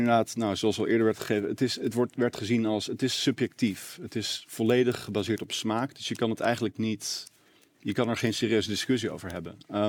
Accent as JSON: {"language": "Dutch", "town": "Leiden", "region": "South Holland", "country": "Netherlands", "said": "ik kom uit Leiden oorspronkelijk."}